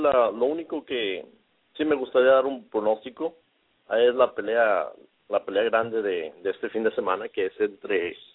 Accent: Mexico; como buen mexicano

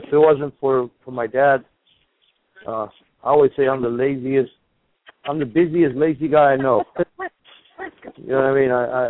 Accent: Argentina; English is a second language; I'm sure some of you guys picked up an accent. I'm from Argentina, South America.

